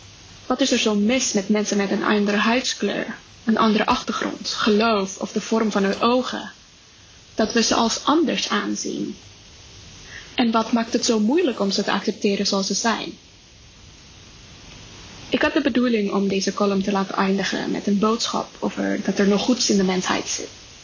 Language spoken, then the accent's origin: Dutch; Indonesia; Ik ben opgegroeid in Indonesië en werd omringd door een andere kanon van geschiedenis.